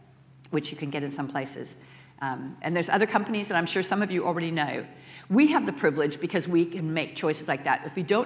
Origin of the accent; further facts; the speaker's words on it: United States; now in New Zealand; which is partly because I'm American